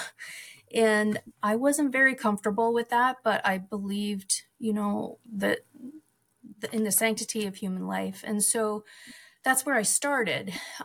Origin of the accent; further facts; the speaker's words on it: New Jersey, United States; moved away as an adult; also born or lived in Indiana; now in Alaska, United States; I originally was born and raised in New Jersey and lived there till my early 20s when I moved to Indiana for grad school and then met my husband there. And then we moved to Alaska about 35 years ago.